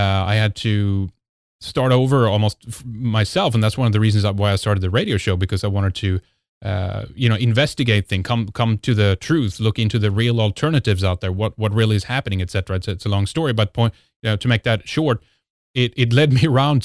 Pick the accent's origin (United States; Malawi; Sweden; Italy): Sweden; growing up in Sweden